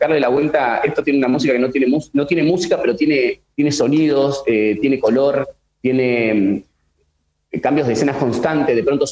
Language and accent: Spanish; La Pampa, Argentina; Porque soy de La Pampa y allá por ahí no habían obras de teatro